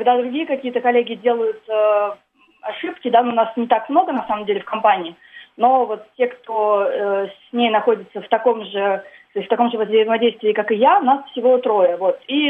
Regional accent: Russia; Да, я из России.

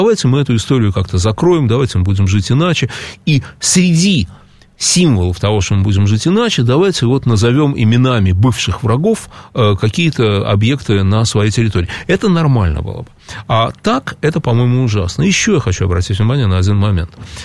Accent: Saint Petersburg, Russia; Я вообще вырос в Питере. Я не из тех питерских, которые питерские, но все-таки я там вырос, действительно.

